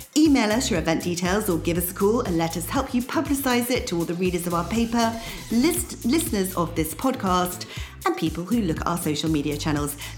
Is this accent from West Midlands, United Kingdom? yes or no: yes; Birmingham, West Midlands, United Kingdom; especially as I'm actually a Brummie.